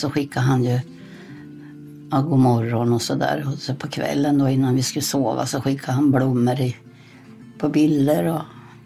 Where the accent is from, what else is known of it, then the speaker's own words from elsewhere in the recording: Småland, Sweden; Och då sa jag att jag var från Småland.